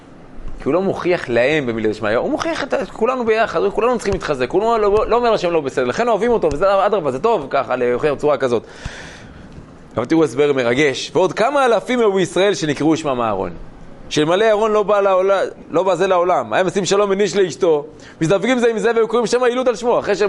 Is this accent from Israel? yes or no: no; Mitzpe Yericho, West Bank, Palestine; אני גדלתי במצפה יריחו, אצל הרב סבתו